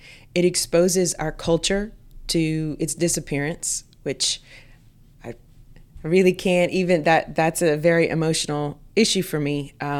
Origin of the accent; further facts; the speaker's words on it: Cameron, Louisiana, United States; When I grew up in Cameron, there were multiple pharmacies, for example.